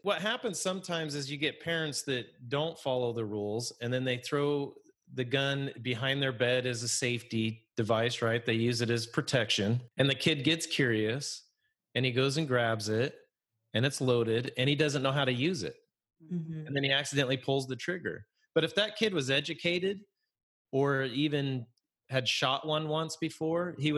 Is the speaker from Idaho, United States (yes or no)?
yes; Idaho, United States; growing up in Idaho, there's a lot of cattle ranches